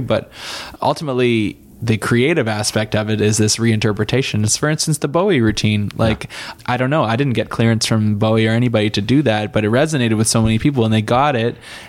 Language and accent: English; Canada; And I'm from Canada.